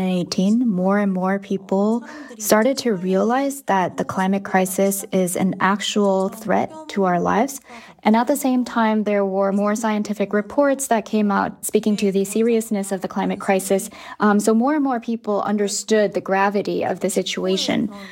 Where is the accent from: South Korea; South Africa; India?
South Korea; Seoul; So yes, I was born and raised in Seoul, which is a very densely populated city.